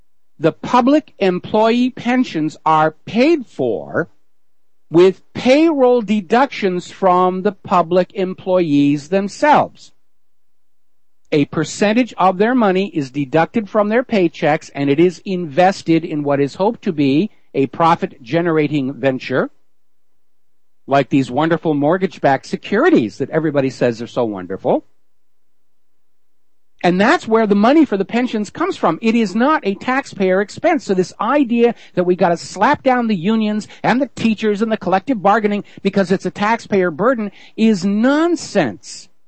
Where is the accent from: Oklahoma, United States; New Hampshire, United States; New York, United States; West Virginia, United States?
New Hampshire, United States; the state of New Hampshire, my home state, I am proud to be from the Granite State